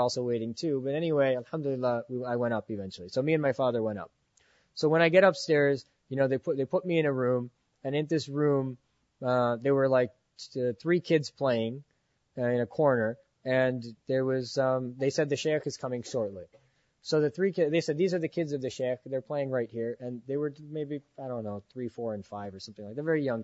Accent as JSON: {"language": "English", "country": "United States", "said": "I came from America, and I'm a pre-med student"}